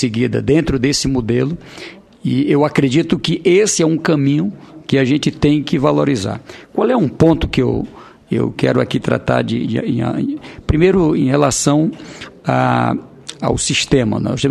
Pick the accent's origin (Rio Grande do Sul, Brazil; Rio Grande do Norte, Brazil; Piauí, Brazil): Piauí, Brazil; como piauiense